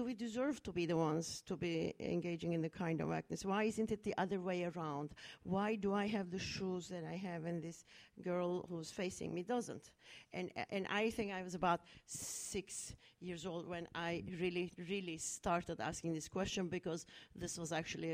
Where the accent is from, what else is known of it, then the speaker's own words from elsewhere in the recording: Turkey; I'm from Turkey, I grew up in Turkey, and I still live in Turkey, of course, part of the time.